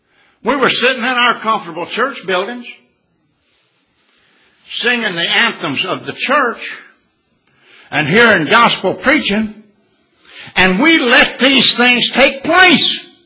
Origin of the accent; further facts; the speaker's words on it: the South, United States; He looked down his nose at me, not because I was from the South, but because I wasn't him.